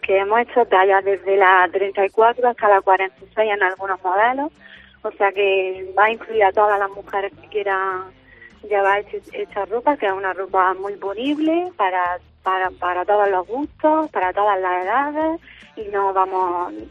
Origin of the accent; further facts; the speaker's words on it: La Herradura, Andalusia, Spain; yo soy de aquí de La Herradura, de toda la vida, me nací aquí, me criaba aquí